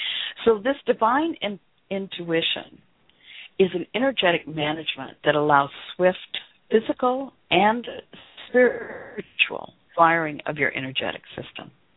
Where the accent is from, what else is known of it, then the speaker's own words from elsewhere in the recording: the South, United States; with the way I was raised in the South, and I grew up in a religion that was hellfire, brimstone, fear, guilt.